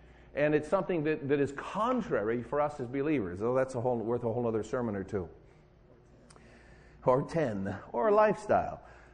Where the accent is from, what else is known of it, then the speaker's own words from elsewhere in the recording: United States; And I'm an American. I have loyalty to America.